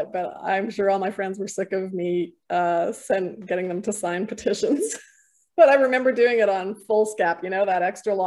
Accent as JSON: {"language": "English", "town": "Winnipeg", "region": "Manitoba", "country": "Canada", "tie": "born or raised there", "said": "I moved out of Winnipeg. I grew up in Winnipeg. I moved to a farm in Southern Manitoba."}